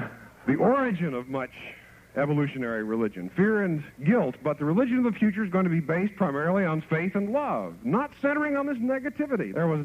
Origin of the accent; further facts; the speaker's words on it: Kansas, United States; I'm from Finney County, Kansas, originally.